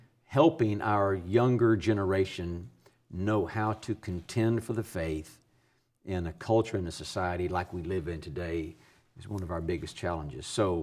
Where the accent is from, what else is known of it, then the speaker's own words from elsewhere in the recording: Waco, Texas, United States; born there; I am. I was born in Waco.